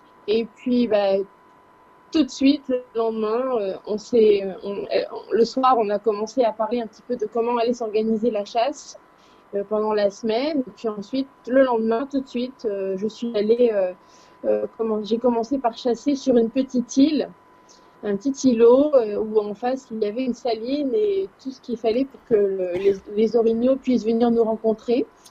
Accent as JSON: {"language": "French", "country": "France", "said": "quand j'ai commencé à dire que j'étais de la France"}